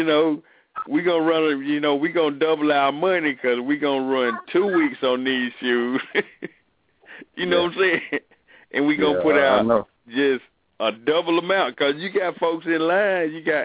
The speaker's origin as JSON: {"language": "English", "town": "Atlanta", "region": "Georgia", "country": "United States", "tie": "born or raised there", "said": "Imagine being at a party in, like, a part of town like where I grew up in Vine City right now."}